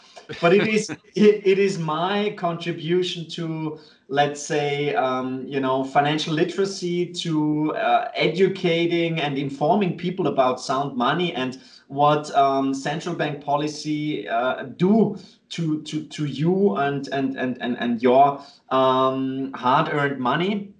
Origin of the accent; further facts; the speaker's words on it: Vienna, Austria; English is a second language; based in Liechtenstein. I am, perhaps you heard my kind of weird accent, I'm originally from Austria, from Vienna.